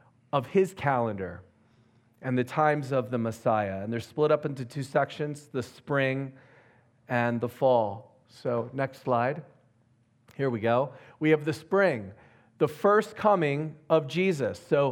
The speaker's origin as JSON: {"language": "English", "town": "Philadelphia", "region": "Pennsylvania", "country": "United States", "tie": "born or raised there", "also_born_or_lived": "New Jersey", "said": "Listen, I'm from New Jersey. I grew up in Philadelphia."}